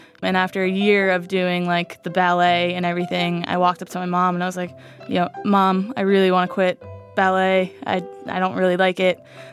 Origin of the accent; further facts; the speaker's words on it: Franklin, Massachusetts, United States; And, like, every memory I have of my childhood is me on the sideline in one of their games.